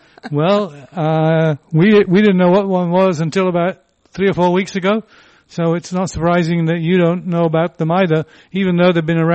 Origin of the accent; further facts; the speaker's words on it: England, United Kingdom; I'm English